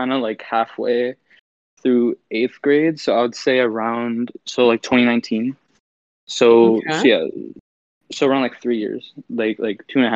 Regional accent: California, United States; I come from the Bay Area, so like around San Francisco.

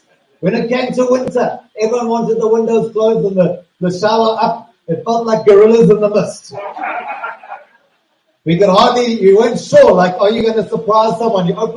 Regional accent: Southport, KwaZulu-Natal, South Africa; year after school, I came from Southport to Burger and for Bible school, for a year of Bible school.

